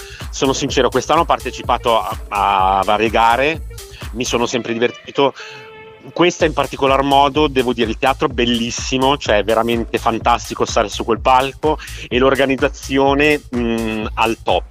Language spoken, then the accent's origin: Italian; Varese, Lombardy, Italy; Allora, vengo da Varese, ho 54 anni.